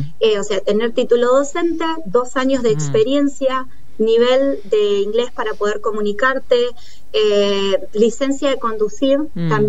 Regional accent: Neuquén, Argentina; born there; moved away; La verdad que para mí me recuerda muchísimo a Neuquén, donde yo nací.

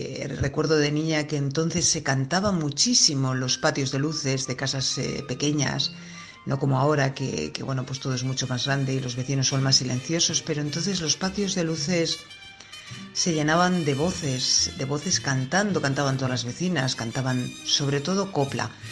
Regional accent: Palencia, Castile and León, Spain; soy de Palencia, España.

